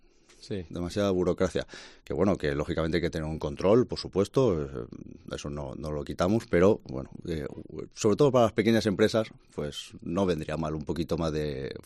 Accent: Leganés, Community of Madrid, Spain; now in Segovia, Spain; No, soy de Leganés, de Madrid.

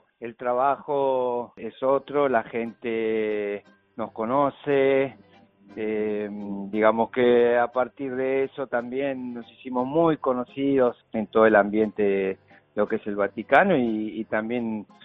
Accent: Argentina; moved away as an adult; now in Italy; como tantos argentinos, y bueno, decidí irme y probar suerte en otro lado, sabiendo, aparte, yo teniendo ya ciudadanía europea, italiana, porque mi madre es italiana, nacida acá, entonces dije, bueno, me iré para Italia

